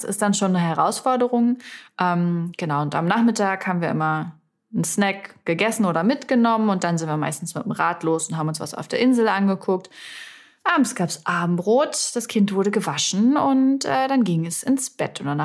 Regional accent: Salzwedel, Saxony-Anhalt, Germany; bis Salzwedel, also meine Heimatstadt, wo ja auch meine Mama zum Beispiel wohnt

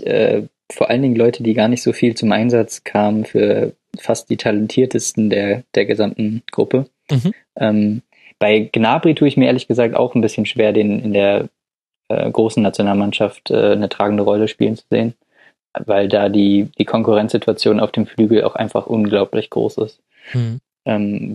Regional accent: Dortmund, North Rhine-Westphalia, Germany; Den Namen wollte ich als Dortmunder jetzt nicht nennen, um nicht zu parteiisch zu wirken

